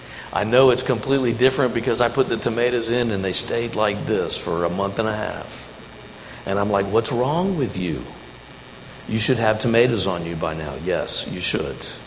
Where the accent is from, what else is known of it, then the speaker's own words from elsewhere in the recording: Norfolk, Virginia, United States; I grew up in Norfolk. I don't know how you pronounce it.